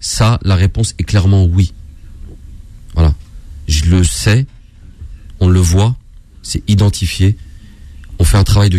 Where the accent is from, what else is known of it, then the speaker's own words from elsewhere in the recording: France; born there; je suis français, je suis né en France